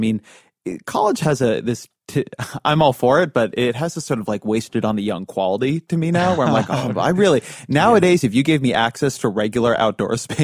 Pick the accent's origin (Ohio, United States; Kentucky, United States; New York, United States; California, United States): California, United States; Irvine; I don't want to, give any unfair hit to my hometown, but like, UCI doesn't have a huge sense of humor